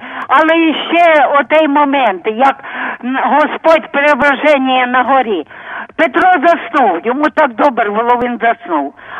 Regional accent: Zhytomyr Oblast, Ukraine; я з Житомирщини

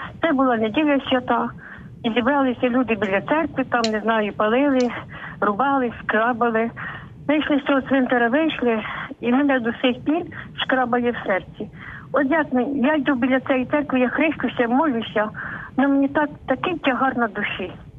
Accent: Torchyn, Volyn Oblast, Ukraine; То я сама походжу з Торчина

